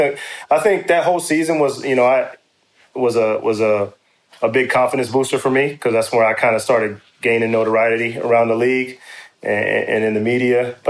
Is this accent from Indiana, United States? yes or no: no; Dallas, Texas, United States; I always like to play Dallas, and I always like to play at home because, you know, I'm from Dallas.